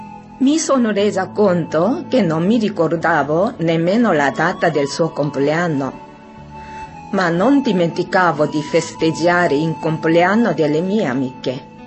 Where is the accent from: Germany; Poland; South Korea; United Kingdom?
South Korea; Italian is a second language; now in Loppiano, Italy; vivo a Loppiano dopo aver conosciuto il Movimento dei Focolari in Corea, il mio paese.